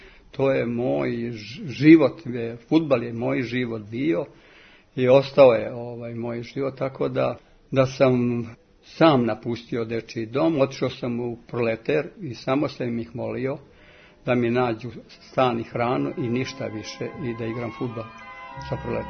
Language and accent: Serbian; Bosansko Grahovo, Federation of Bosnia and Herzegovina, Bosnia & Herzegovina; Detinjstvo sam proveo u Bosni, koliko se sećam, 4 godine sam bio u Bosanskom Grahovu. Bosansko Grahovo, drva, to je bila ta relacija. Moja porodica je živjela u Vojvodini, u Bačkoj, u Temerinu, pred rat.